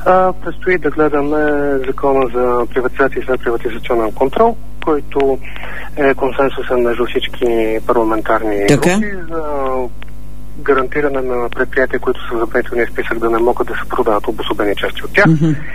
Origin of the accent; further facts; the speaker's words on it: Sofia, Sofia City, Bulgaria; защото като софиянци, за всички софиянци